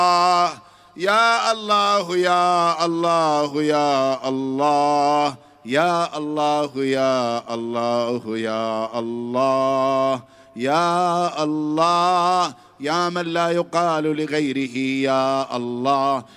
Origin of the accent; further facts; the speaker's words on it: Iraq; ألبسهم ثوب الشفاء وثوب العافية بلادنا العراق